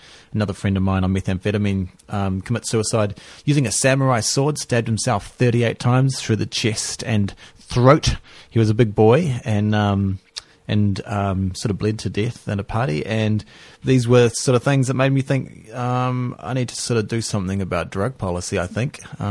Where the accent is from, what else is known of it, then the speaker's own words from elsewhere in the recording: Auckland, New Zealand; So I guess I grew up in Auckland, or did some aging, I guess is probably more appropriate, in North Shore of Auckland.